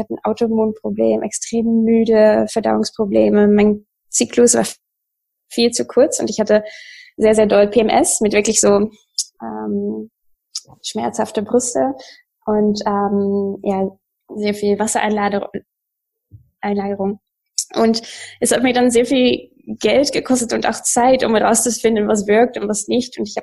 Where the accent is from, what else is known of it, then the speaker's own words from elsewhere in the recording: Netherlands; German is a second language; now in Hamburg, Germany; ich komme aus den Niederlanden und wohne jetzt schon 4 Jahre in Hamburg.